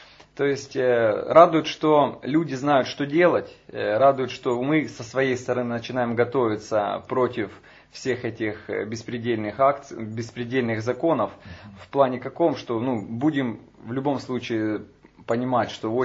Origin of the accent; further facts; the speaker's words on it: Kharkiv, Kharkiv Oblast, Ukraine; Не, я из Харькова, но был в Киеве.